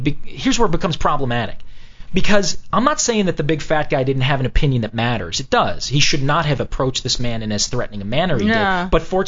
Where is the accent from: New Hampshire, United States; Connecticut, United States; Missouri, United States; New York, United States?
New York, United States; New York City; First of all, I'm a New Yorker, you know, like I said, I was born and raised there. But also, you know, I have a Middle Eastern background.